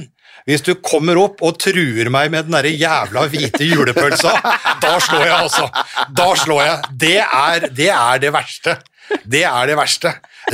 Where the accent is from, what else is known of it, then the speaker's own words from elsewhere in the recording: Nordvestlandet, Norway; Jeg kommer fra Nordvestlandet, vi hadde mye steik og sånn på julaften